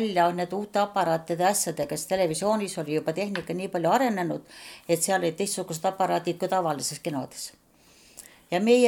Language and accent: Estonian; Saare County, Estonia; also born or lived in Muhu; mina sündisin Muhu haiglas Viirakülas. Ja pandegi mind viima uhulaseks, aga tegelikult olen ma ikkagi saarlane eluaeg olnud ja Saaremaal sündin, noh, elanud ka tegelikult